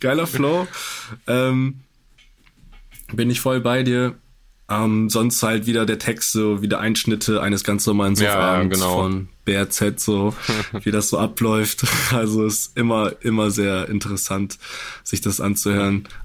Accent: Poland; Ich bin ja auch Pole.

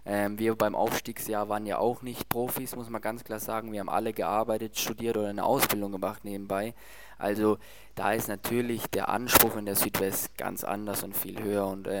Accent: Bad Mergentheim, Baden-Württemberg, Germany; Also ich komme ja ursprünglich aus Bad Mergentheim, das ist ja noch in Baden-Württemberg.

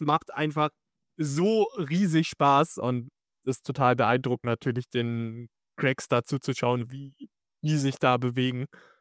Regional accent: Bietigheim-Bissingen, Baden-Württemberg, Germany; War bei den Bietigheim Steelers, der Verein bei mir in meiner Heimatstadt

